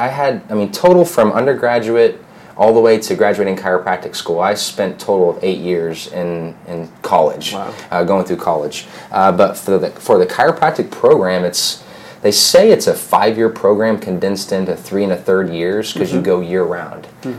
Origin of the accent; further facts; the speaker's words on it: Tahlequah, Oklahoma, United States; Yeah, I grew up in Tahlequah, Oklahoma. Mm-hmm. Pretty much grew up there.